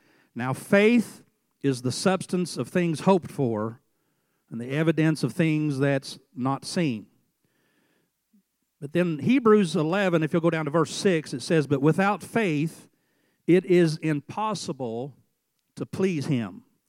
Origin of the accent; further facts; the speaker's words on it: Missouri, United States; We're all from Missouri, so we got to talk with that drawl just a little bit.